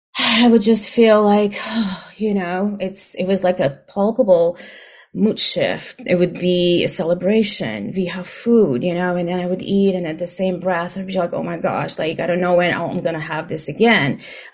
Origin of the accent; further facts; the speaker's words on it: Ukraine; moved away as an adult; So I am from Ukraine originally. I was born in Ukraine. I came here when I was 18 years old.